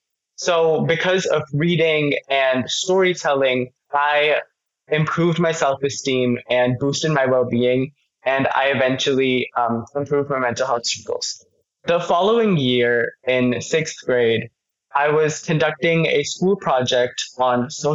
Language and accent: English; Texas, United States; I was just shocked to learn that there were so many kids out there nationwide, and especially in my home state of Texas, that lacked access to those important reading materials.